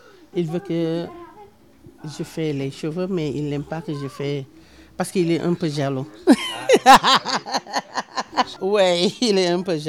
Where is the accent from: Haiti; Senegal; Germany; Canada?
Senegal; now in Australia; Nous, on est ici pour montrer les gens. On vient du Sénégal et on est africain.